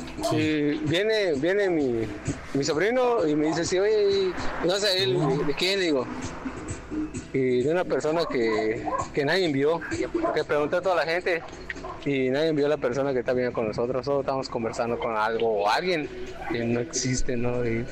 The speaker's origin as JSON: {"language": "Spanish", "town": "Santa Tehuiz", "region": "Yucatán", "country": "Mexico", "said": "somos de Santa Tehuiz, comisaría de Canacín, cerca de Mérida, de Yucatán."}